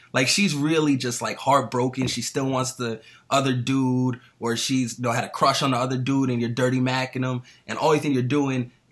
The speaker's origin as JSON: {"language": "English", "region": "East Coast", "country": "United States", "tie": "born or raised there", "said": "Listen, we grew up on the East Coast. We've been there."}